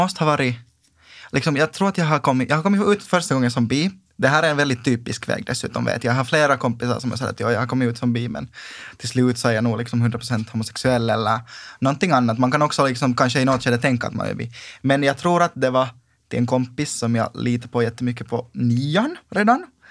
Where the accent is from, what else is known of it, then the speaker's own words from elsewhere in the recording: Sipoo, Uusimaa, Finland; Jag kommer alltså från Sibbo, och det är relativt liksom fine där